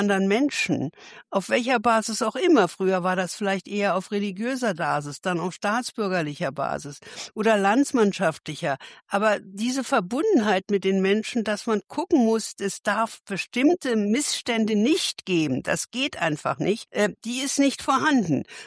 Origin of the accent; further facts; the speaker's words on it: Berlin, Germany; Als Berlinerin fahre ich seit Jahrzehnten S-Bahn.